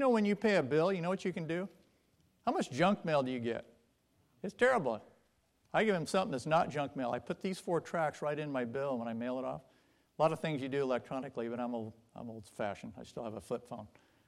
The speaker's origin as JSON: {"language": "English", "town": "Richland", "region": "Washington", "country": "United States", "tie": "born or raised there", "said": "I grew up with Jim in First Baptist Richland. I was one and he was one and a half."}